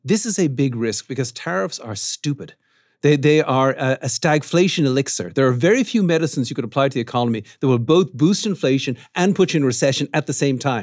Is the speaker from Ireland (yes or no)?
yes; Ireland; I grew up in Ireland